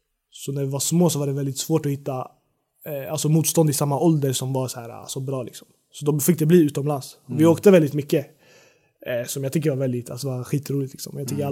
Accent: Stockholm, Stockholm County, Sweden; now in Norrköping, Sweden; när jag kom från Stockholm.

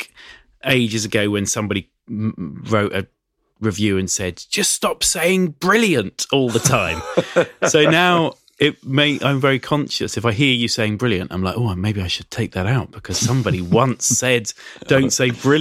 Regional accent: South West England, United Kingdom; Don't let the fact that I'm Cornish influence your decisions.

